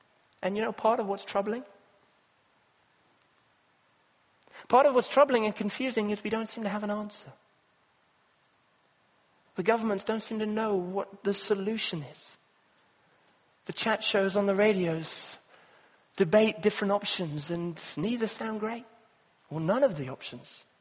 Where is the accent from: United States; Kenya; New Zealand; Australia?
Kenya; I grew up in Kenya.